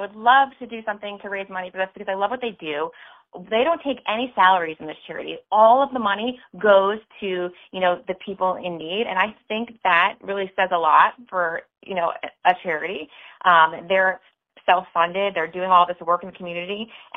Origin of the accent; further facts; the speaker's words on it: Sarasota, Florida, United States; now in St. Petersburg, United States; coming from Sarasota, I came from Sarasota originally to St. Pete